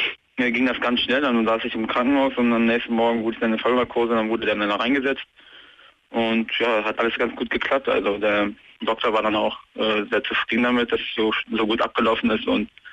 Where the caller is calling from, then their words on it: Bielefeld, North Rhine-Westphalia, Germany; Ich komme ja hier aus Bielefeld, aber ich empfange das hier über den Digitalreceiver.